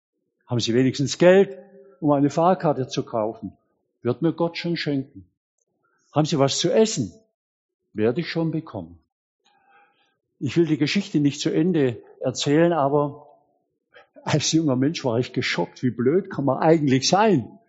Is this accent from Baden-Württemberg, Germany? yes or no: yes; Bietigheim-Bissingen, Baden-Württemberg, Germany; damals in Bietigheim-Bissingen, wo ich aufgewachsen bin.